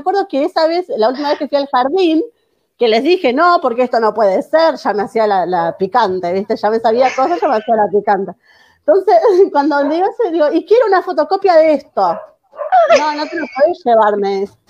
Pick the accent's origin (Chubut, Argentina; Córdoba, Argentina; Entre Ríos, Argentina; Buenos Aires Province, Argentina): Buenos Aires Province, Argentina; Mar del Plata; soy de Mar del Plata y quiero formar parte del grupo